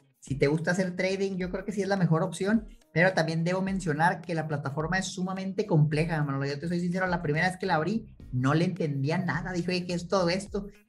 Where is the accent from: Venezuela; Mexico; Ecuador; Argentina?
Mexico; Chihuahua; yo soy de Chihuahua y en Chihuahua me preguntan mucho